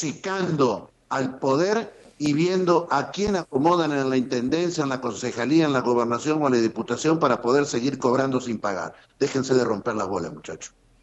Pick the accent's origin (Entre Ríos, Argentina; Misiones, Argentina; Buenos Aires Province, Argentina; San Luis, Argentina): Entre Ríos, Argentina; Victoria; nosotros somos de Victoria, pero yo no quemo islas?